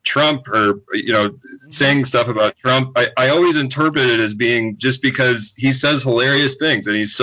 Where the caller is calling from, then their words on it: Cleveland, Ohio, United States; I'm calling from the heartbroken city today. I'm calling from Cleveland, Ohio.